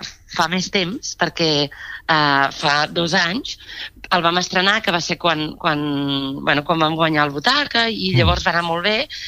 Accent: Banyoles, Catalonia, Spain; Però jo soc de Banyoles

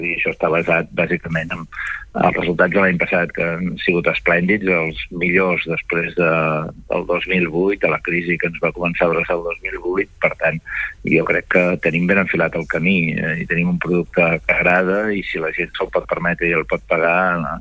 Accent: Catalonia, Spain; Per tant, com a empordanès, benvinguda sigui l'inversió

